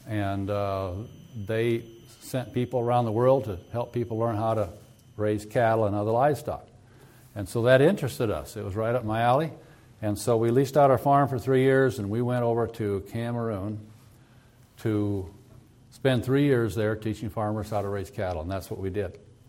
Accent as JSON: {"language": "English", "region": "Iowa", "country": "United States", "tie": "born or raised there", "said": "We grew up there in Iowa."}